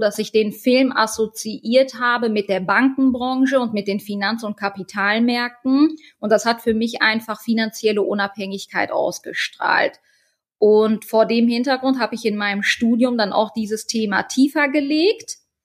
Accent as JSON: {"language": "German", "town": "Halle", "region": "North Rhine-Westphalia", "country": "Germany", "tie": "born there"}